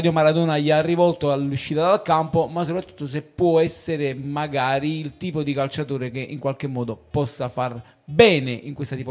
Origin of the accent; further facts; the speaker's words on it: Naples, Campania, Italy; da napoletano che quella maglia l'ha indossata